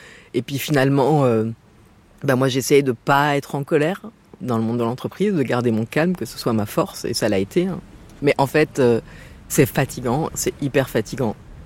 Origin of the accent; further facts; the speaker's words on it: France; born there; moi, je suis née en France et que au lycée, j'écoutais